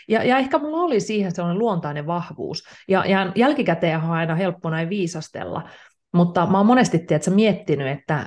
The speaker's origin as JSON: {"language": "Finnish", "town": "Kokkola", "region": "Central Ostrobothnia", "country": "Finland", "said": "mä oon myös Kokkolasta kotoisin. Mä oon länsirannikolta, mä oon pienen kaupungin tyttöjä alun perin."}